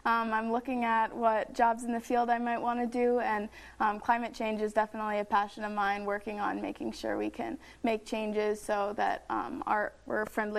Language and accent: English; Ames, Iowa, United States; Yeah, so I was born and raised in Ames and loved it so much I decided to go to college at Iowa State as well.